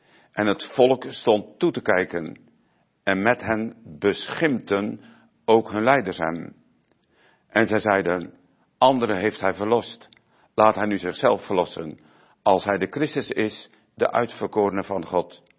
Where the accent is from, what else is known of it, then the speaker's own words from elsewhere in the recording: Urk, Flevoland, Netherlands; Ik ben geboren en getogen op Urk.